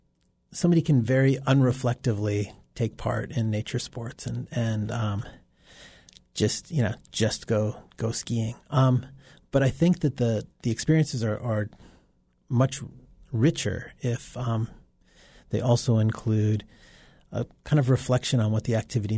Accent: Anchorage, Alaska, United States; I grew up in Anchorage skiing, and some of my like really, really early memories are of skiing.

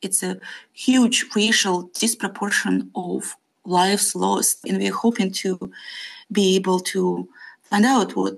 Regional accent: Saint Petersburg, Russia; English is a second language; now in Alaska, United States; I am originally from St. Petersburg, Russia, and I am now proud to say I'm an Alaskan for the last 20 years.

